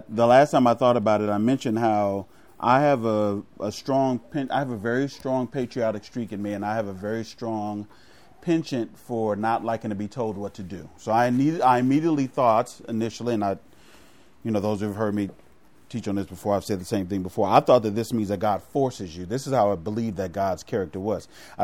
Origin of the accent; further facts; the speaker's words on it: Chicago, Illinois, United States; now in California, United States; I'm from Chicago, where kids commit suicide and shoot each other, right?